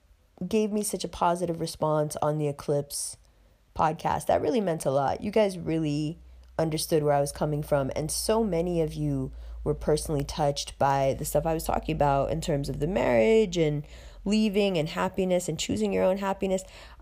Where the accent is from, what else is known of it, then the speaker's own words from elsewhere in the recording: Pakistan; I love Pakistan. I love being Pakistani.